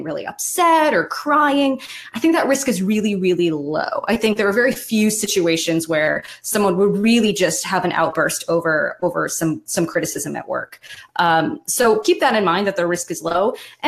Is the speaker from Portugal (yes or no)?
no; French Canada, Canada; Well, we're from French Canada, so it's a little different. We're a little, we're a little rough around the edges, okay?